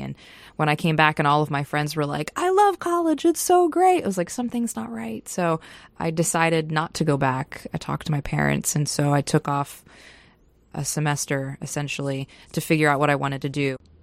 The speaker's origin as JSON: {"language": "English", "region": "Pennsylvania", "country": "United States", "said": "Hey, Panargil, Pennsylvania, or the foothills of the Poconos. So it's a little town on a hill."}